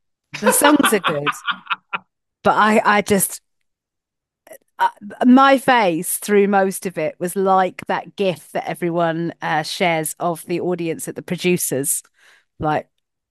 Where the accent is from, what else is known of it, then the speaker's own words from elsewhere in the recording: East End, London, United Kingdom; I'm not being funny, but I'm from the East End. That ain't how we talk.